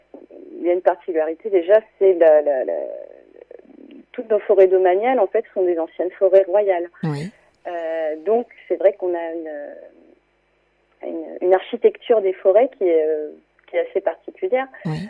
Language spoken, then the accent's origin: French; Tours, Centre-Val de Loire, France; Bon, moi, je suis de Touraine, je suis originaire de Tours.